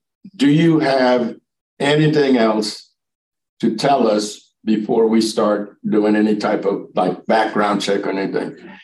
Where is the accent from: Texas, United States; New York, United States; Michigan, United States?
Texas, United States; Aransas Pass; born there; Well, I come from Texas. I was born in 1955 in a little town called Aransas Pass.